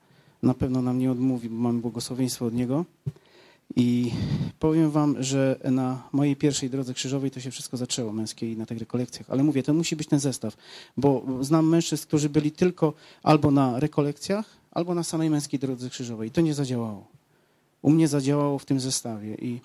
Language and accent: Polish; Rzeszów, Subcarpathian Voivodeship, Poland; jestem z Rzeszowa, przyjechałem z braćmi